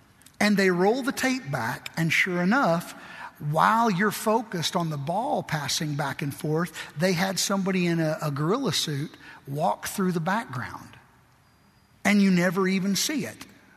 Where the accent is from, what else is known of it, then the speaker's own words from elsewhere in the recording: Kentucky, United States; My parents, we were raised in Western Kentucky, and my family, part of my family was from Southern Illinois and part of it was from Western Kentucky.